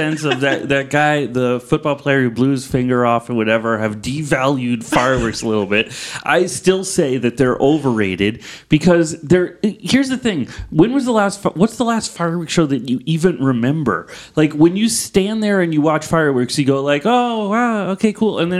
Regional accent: Needham, Massachusetts, United States; I grew up on Laurel Drive in Needham, Massachusetts, which has the oldest block party in the town, one that is still going to this day.

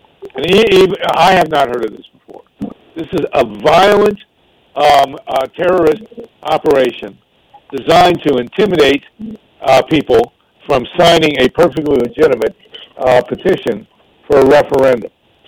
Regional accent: Columbus, Ohio, United States; And I grew up in Columbus. I never heard of earthquakes in Ohio

